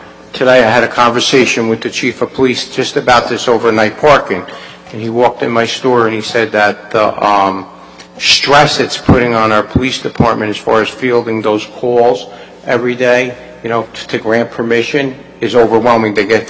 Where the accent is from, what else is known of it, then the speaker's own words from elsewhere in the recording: Nutley, New Jersey, United States; I'll tell you, I'm from Nutley my whole life.